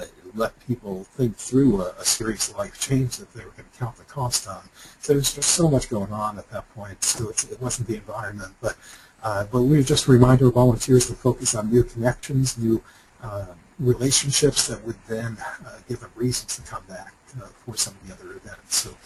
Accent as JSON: {"language": "English", "town": "New York City", "region": "New York", "country": "United States", "tie": "born or raised there", "said": "And I grew up in New York City, so you can be in your face about anything and feel comfortable."}